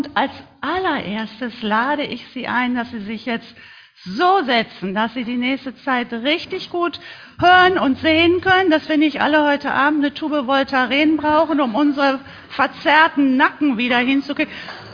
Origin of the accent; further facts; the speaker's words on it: Schwalmtal, North Rhine-Westphalia, Germany; ich komme aus Schwalmtal.